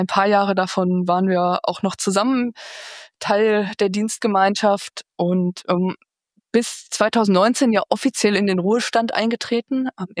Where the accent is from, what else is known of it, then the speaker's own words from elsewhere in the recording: North Rhine-Westphalia, Germany; Als ich in meiner Heimat in Lippe relativ frisch im CVJM in der Jungschar als Kind angekommen war